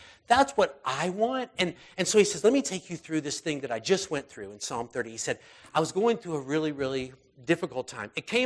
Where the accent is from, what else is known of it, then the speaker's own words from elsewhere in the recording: United States; I'm a lot more comfortable saying, I am thankful to God that I'm an American. I'm a little bit less comfortable saying I'm proud to be an American